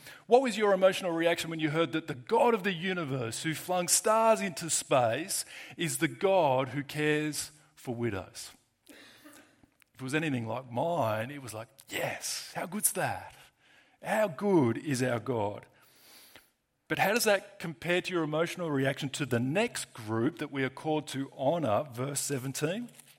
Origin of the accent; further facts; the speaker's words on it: Australia; And we are Aussie rebels at that, right? Our modern Australian culture is based on rebellious conflicts.